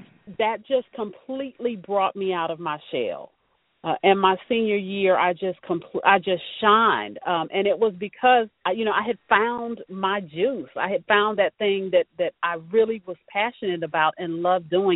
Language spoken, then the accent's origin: English; Arkansas, United States; Now, I'm originally from Arkansas, and I got a country trouble-filled family, and I was an anchor.